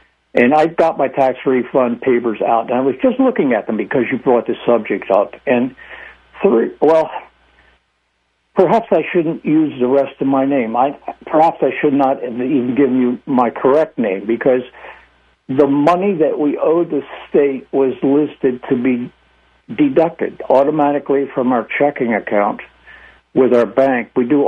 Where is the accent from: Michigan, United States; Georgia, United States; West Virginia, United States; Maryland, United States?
Maryland, United States; Dundalk; I grew up in Dundalk. Oh, shit. Pardon me. There I go, giving my location now. I've lived here all my life.